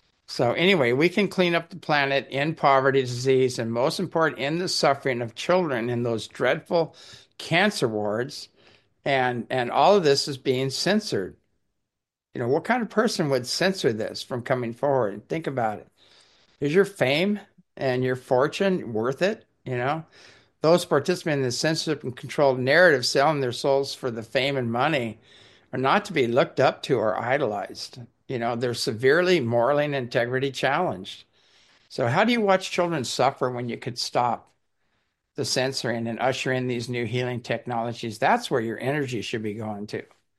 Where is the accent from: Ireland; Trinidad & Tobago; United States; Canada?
Ireland; I am Irish, but I'm saying farce for a reason.